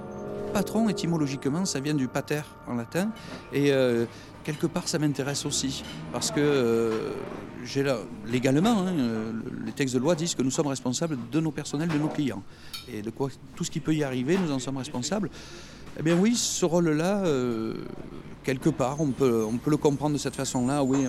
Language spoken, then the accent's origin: French; Marseille, Provence-Alpes-Côte d'Azur, France; born there; j'habite Marseille, je suis né à Marseille